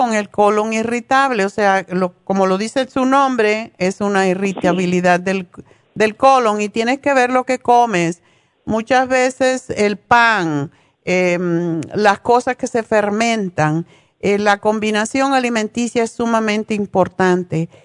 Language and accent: Spanish; Cuba; La puedes comer, es un tubérculo, como en cubano le decimos una vianda.